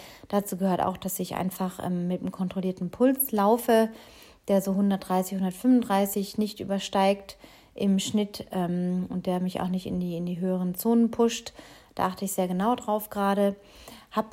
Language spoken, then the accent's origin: German; Baden-Baden, Baden-Württemberg, Germany; gestern mal noch ein bisschen einen längeren Lauf probiert habe in meiner alten Heimat Baden-Baden mit 200, 300 Höhenmetern